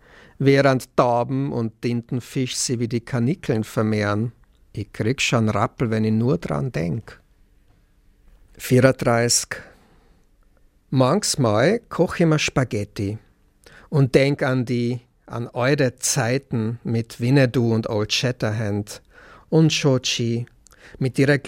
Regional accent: Czechia; first language Czech; German is a second language; bin ich aus dem Tschechischen gekommen und habe irgendwie kein Wort Deutsch kennen in der Schule. Ich meine, ich bin in keinem Haushalt oder so aufgewachsen, wo ein Dialekt gesprochen worden war, weil wir haben immer Tschechisch geredet miteinander

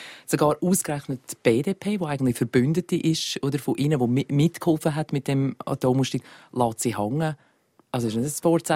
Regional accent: Switzerland; Sind wir Schweizer so der Typ dazu, zum begeistert hinterher, yes we can.

